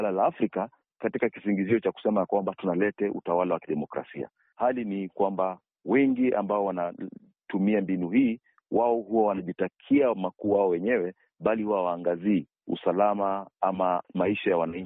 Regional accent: Kenya; mimi natoka mpakani mwa Kenya na Sudan na Uganda.

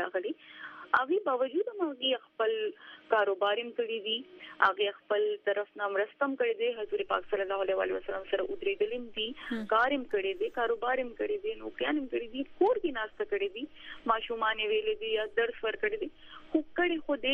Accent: Pakistan; زما فرست پرایورټی زما ملک دی زما پاکستان دی

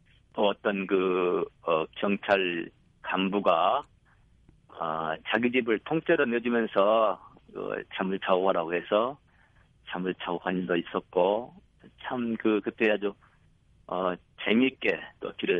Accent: Yeongam, South Jeolla, South Korea; 제 고향이 이제 전남 영암인데 그 언덕이 두 개가 마주보고 있어요.

